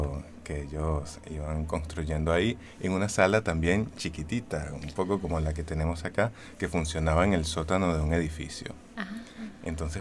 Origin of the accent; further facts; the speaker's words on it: Venezuela; moved away as an adult; now in Buenos Aires, Argentina; siempre en la calle me preguntan si soy colombiano, porque... tienden a confundir los acentos por esos lares, pero soy venezolano en realidad.